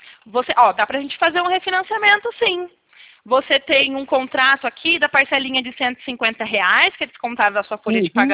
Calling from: São Paulo, Brazil; Isso, no interior de São Paulo eu fico.

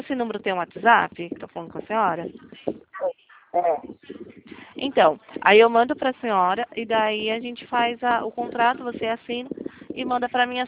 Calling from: Limeira, São Paulo, Brazil; Ah, eu falo de Limeira, São Paulo.

